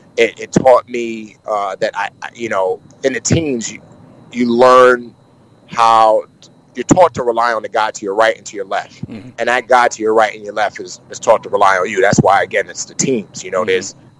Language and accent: English; Bronx, New York, United States; I grew up in the Bronx getting jumped and beat up and all that kind of stuff.